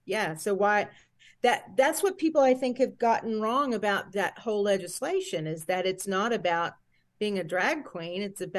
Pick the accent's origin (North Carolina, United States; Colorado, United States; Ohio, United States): North Carolina, United States; The only thing I did in North Carolina was go to school. You know, I mean, I grew up, went to elementary school, then high school and whatever, what have you.